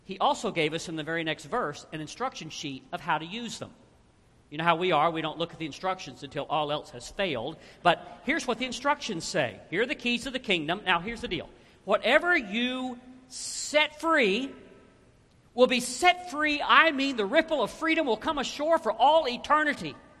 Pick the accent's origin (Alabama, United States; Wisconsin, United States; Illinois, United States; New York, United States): Alabama, United States; So in my mind, I'm thinking this passage says, I give to you, or I'm from Alabama, I give to all y'all, the plural of y'all, I give to all y'all the kingdom keys.